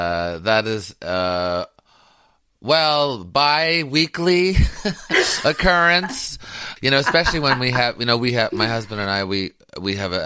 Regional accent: Quebec, Canada; I grew up in Canada, which, you know, still has remnants of the empire. But I was in the French section, you know, Quebec. So they're very, they're kind of anti-British, though we were English.

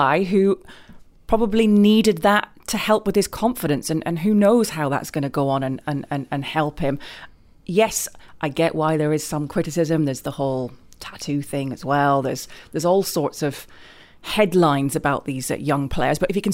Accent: Manchester, North West England, United Kingdom; born there; I am English. I was born in Manchester.

